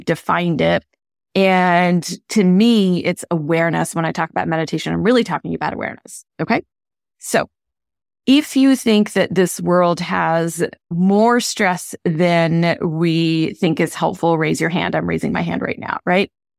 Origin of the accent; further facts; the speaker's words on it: India; I grew up in India with a large family that practiced all of these things on a fairly regular basis.